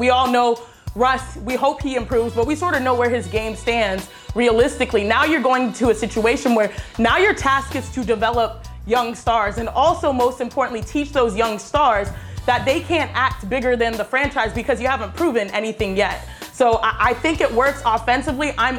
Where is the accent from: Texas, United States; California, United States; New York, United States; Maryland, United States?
Texas, United States; Houston; I say we because you said it, I'm from Houston.